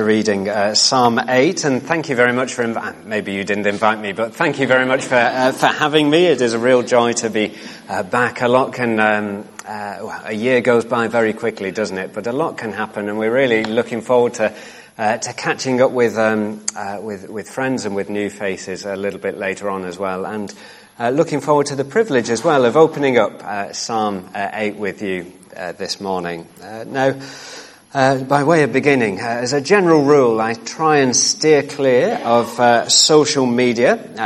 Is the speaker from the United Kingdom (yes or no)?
yes; Bury, North West England, United Kingdom; I'm from Bury, and our great claim to fame is that we invented the blood clot